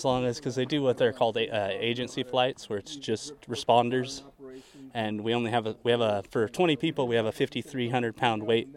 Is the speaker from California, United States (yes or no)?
yes; Mariposa, California, United States; I'm from Mariposa.